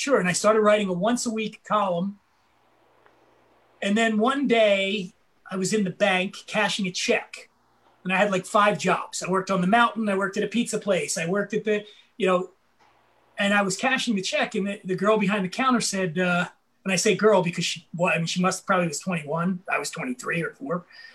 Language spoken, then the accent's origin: English; Philadelphia, Pennsylvania, United States; I grew up poor in Philly. We were poor.